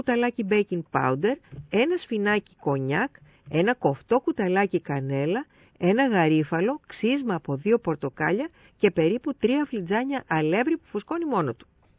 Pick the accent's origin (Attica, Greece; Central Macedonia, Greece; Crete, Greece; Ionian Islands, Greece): Crete, Greece; Vrachasi; το έμαθα στο Λασίθι, στο χωριό μου το Βραχάσι.